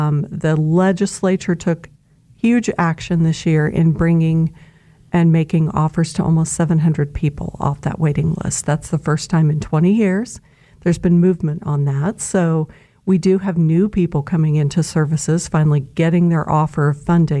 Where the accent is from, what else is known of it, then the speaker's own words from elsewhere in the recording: Kansas, United States; Emporia Gazette and Phillips County Review. That was my hometown.